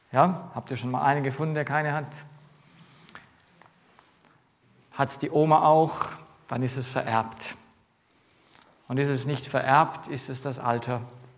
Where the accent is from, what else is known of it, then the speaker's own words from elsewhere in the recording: Romania; moved away as an adult; also born or lived in Freiburg; now in Germany; Ich komme ja ursprünglich aus Rumänien. Ich bin dort aufgewachsen, bis ich 19 war. Und dann sind wir nach Deutschland gekommen. Bin dann erst in Freiburg, das ist das andere Teil Deutschlands, im Süden, wo es warm ist. Da waren wir ja 15 Jahre